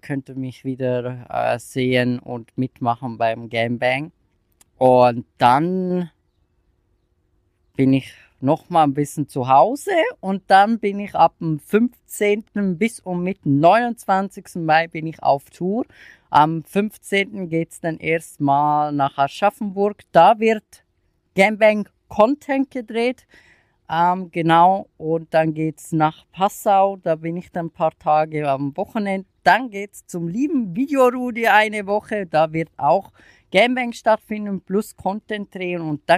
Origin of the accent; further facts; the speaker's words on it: Switzerland; now in Germany; dass ich aus der Schweiz nach Deutschland gezogen bin.